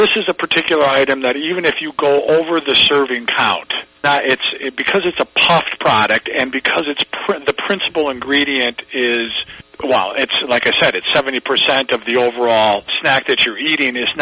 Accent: Wisconsin, United States; I'm from Wisconsin, so I know a thing or two about cheese.

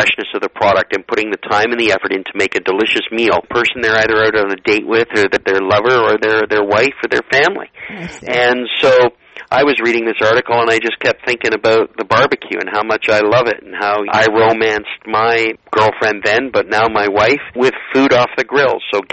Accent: Canada; I am Canadian, 100% about it.

